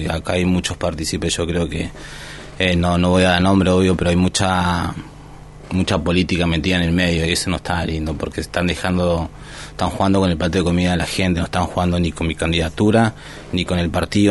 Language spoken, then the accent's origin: Spanish; Tierra del Fuego, Argentina; si bien yo vivo en la margen hace 25 años, soy fueguino